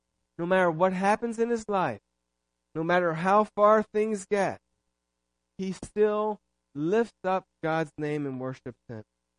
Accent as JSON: {"language": "English", "region": "New Jersey", "country": "United States", "tie": "born or raised there", "said": "I think of growing up in New Jersey, Southern Jersey."}